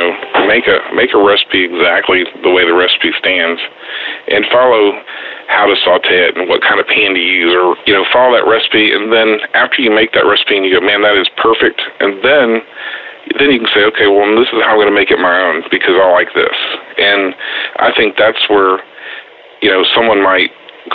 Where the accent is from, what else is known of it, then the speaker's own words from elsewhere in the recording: Galveston, Texas, United States; I was born and raised here in Texas, but grew up kind of in the Ball High, Texas City area, Galveston. But I've been in Houston since 91.